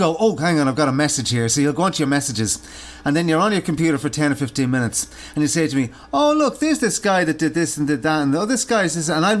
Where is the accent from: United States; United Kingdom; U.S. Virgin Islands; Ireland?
Ireland; I'll give you another example. I'm Irish, right? We don't live in Ireland at the minute